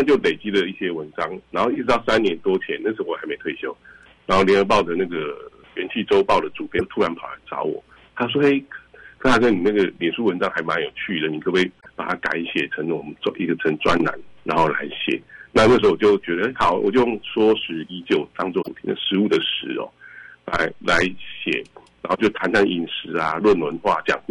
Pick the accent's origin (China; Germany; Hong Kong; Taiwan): Taiwan; Taipei; 那所以从以前我在台北长大的时候，我根本很少吃过客家菜